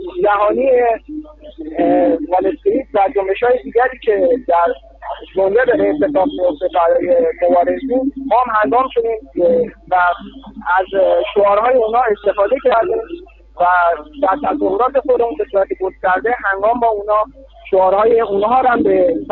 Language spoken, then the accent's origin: Persian; Iran; من یک ایرانی هستم و یک کارگر ایرانی هستم که اینجا حضور پیدا کردم